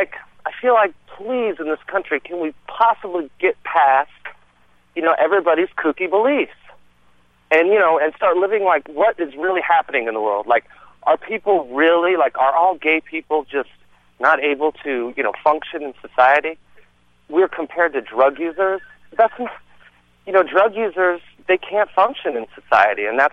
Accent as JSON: {"language": "English", "region": "Bible Belt", "country": "United States", "tie": "born or raised there", "said": "as a gay man growing up in the Bible Belt and also not believing in Christianity"}